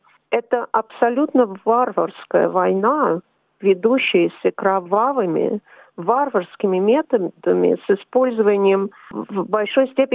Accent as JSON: {"language": "Russian", "region": "Moscow", "country": "Russia", "tie": "born or raised there", "moved": "as an adult", "lives_now": "Canberra, Australia", "said": "Я родилась и выросла в Москве. училась в Московском государственном университете. Сюда, в Австралию, приехала в аспирантуру, учиться в аспирантуре в 1996 году."}